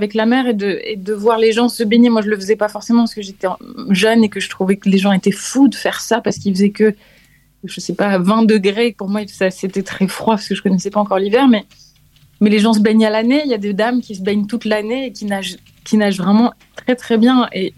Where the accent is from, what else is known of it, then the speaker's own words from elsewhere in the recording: Nice, Provence-Alpes-Côte d'Azur, France; moved away as an adult; now in Paris, France; je suis profondément citadine. J'ai grandi à Nice, qui est quand même une vraie ville, et après j'ai émigré à Paris, où maintenant j'habite depuis un long moment